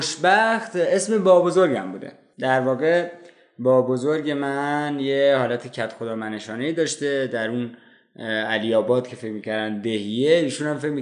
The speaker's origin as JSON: {"language": "Persian", "town": "Bandar Abbas", "region": "Hormozgan", "country": "Iran", "tie": "born or raised there", "said": "من بچه بندر عباسم."}